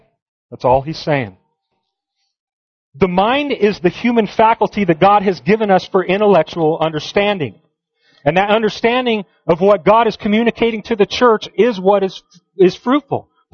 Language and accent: English; Los Angeles, California, United States; I grew up in Los Angeles. It's very culturally diverse down there.